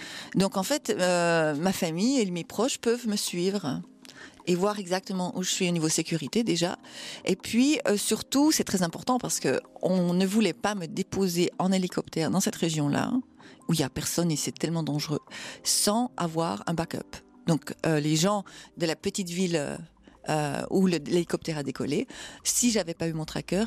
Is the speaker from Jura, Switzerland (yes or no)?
yes; Jura, Switzerland; moi je viens du nord de la Suisse, dans le Jura, et d'un petit village.